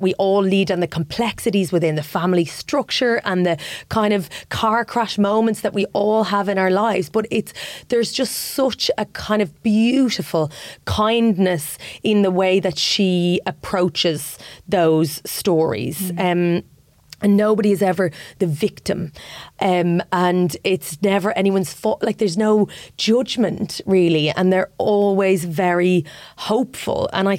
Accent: Ireland; as an Irish, as a young woman who felt kind of suffocated, I suppose, by being in a small town

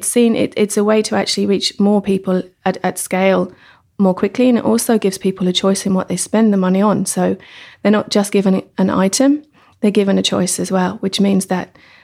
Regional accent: England, United Kingdom; moved away as an adult; now in Dublin, Ireland; I'm English, but I've lived here in Dublin since 2001. And I moved over to do a master's and to look for work here.

